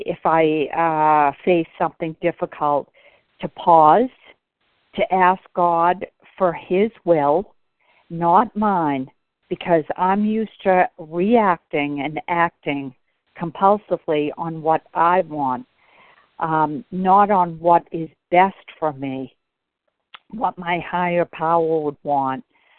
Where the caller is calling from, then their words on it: Bedford, Massachusetts, United States; I'm calling from Bedford, Mass.